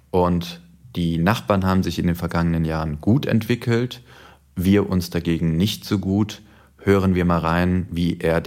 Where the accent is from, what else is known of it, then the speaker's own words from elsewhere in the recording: Germany; Und das ist traurig, das als Deutscher zu sagen.